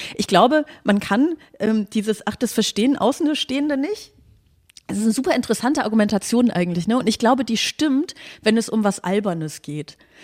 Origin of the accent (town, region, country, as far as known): Aachen, North Rhine-Westphalia, Germany